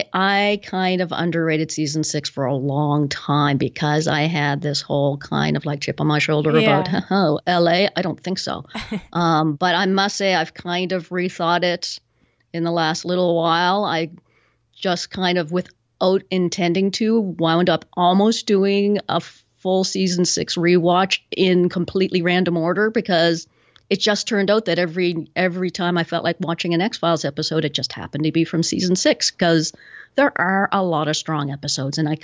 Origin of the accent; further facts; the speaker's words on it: Canada; I don't know if it's because I'm a Canadian and it's like, well, Vancouver, not good enough for you anymore